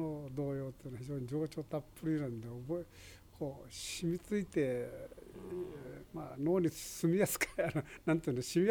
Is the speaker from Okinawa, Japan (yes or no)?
yes; Naha, Okinawa, Japan; born there; うちは那覇で生まれて、もう5歳の時には基づいてたんですが